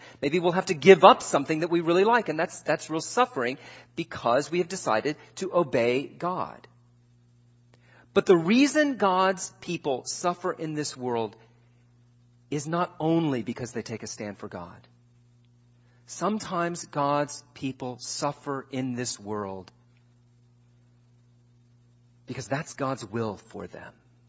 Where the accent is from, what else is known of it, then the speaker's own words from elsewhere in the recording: United States; This is something I think is very difficult for us as American Christians to get our heads around